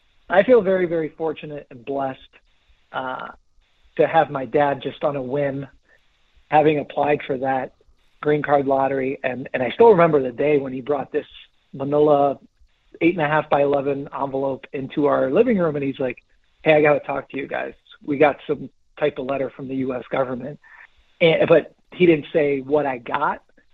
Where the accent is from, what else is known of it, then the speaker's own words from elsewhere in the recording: Timișoara, Timiș County, Romania; English is a second language; They congregated in my hometown of 400,000 people at that time, called Timișoara